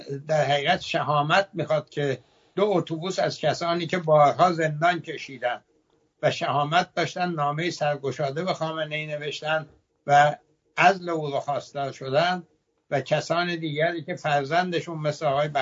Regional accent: Iran; ما ایرانی هستیم و برای ایرانیان دموکراسی میخواییم

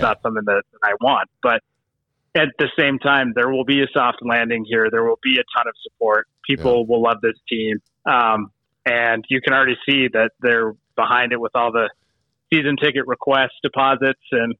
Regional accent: Tucson, Arizona, United States; also born or lived in Utah; I mean, you know, I was a kid here, and then I grew up in Tucson and went to school in Phoenix.

